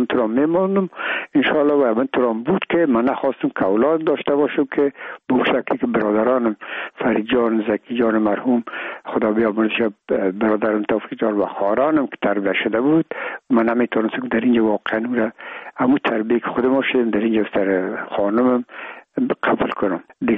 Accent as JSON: {"language": "Persian", "country": "Afghanistan", "moved": "yes", "said": "من و بسیاریشان در این افغانستان تورد نشدن، در یک مملکت کشور دیگه بودن و میگم ما افغان هستیم"}